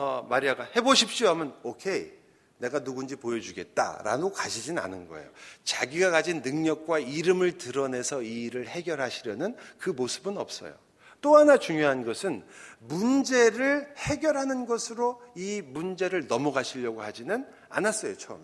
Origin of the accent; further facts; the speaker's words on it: United States; Korean is a second language; 제가 미국에서 왔다는 걸 증명하기 위해서